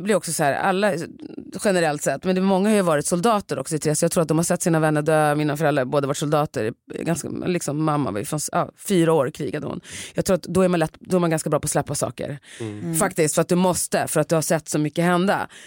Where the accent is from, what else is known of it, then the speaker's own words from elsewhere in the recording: Sweden; jag är ändå uppvuxen i Sverige. Så att, och det är ändå liksom, jag är släkt över hela världen.